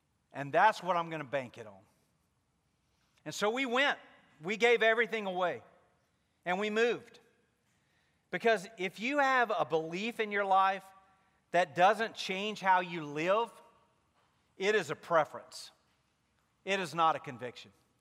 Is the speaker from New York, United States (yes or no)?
no; Mississippi, United States; well, we're from Mississippi, and I'm a pastor, and, you know, we've got young kids at the time.